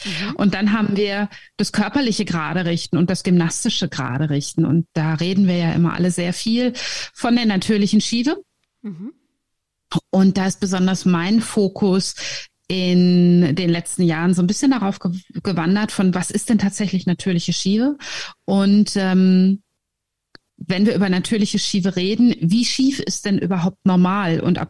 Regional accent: Germany; now in Tromsø, Norway; Ich bin Deutsche, wie man hört, und lebe aber kurz vom Nordpol in Tromsø, in der Nähe von Tromsø.

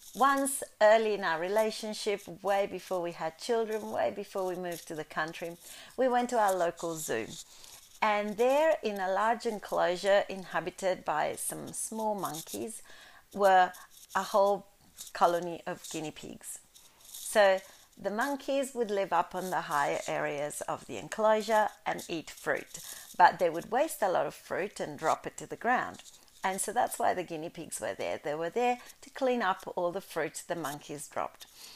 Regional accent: Italy; English is a second language; As a child, while growing up in Italy

